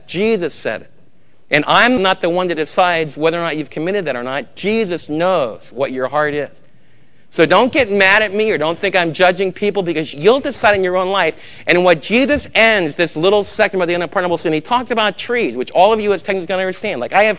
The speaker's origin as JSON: {"language": "English", "region": "New York", "country": "United States", "tie": "born or raised there", "said": "I was raised in New York where even mafia gangsters would say"}